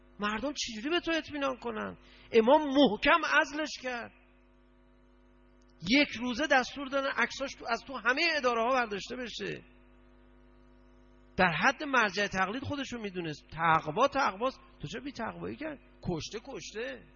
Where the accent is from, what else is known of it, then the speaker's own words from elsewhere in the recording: Iran; فهمیدن ما ایرانی هستیم